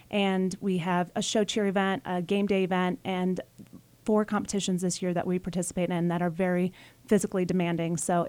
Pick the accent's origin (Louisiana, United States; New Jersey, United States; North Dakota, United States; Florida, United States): Florida, United States; I'm from Florida, so cheer is very big and competitive in the state of Florida.